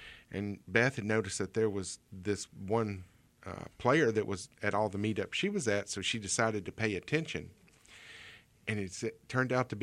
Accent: Sims, United States; I went out and visited a park in Sims yesterday that didn't exist when I was growing up in Sims.

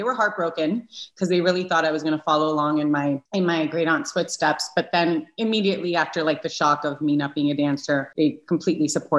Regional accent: Miami, Florida, United States; moved away as an adult; now in Los Angeles, United States; I grew up in Miami also. So family, you know, my family is in Miami and in Puerto Rico, but my home base is LA.

